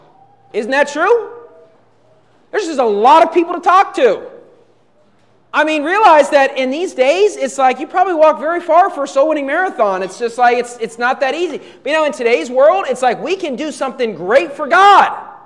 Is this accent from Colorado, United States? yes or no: no; West Virginia, United States; And I grew up in West Virginia. I didn't grow up in San Francisco or New York City.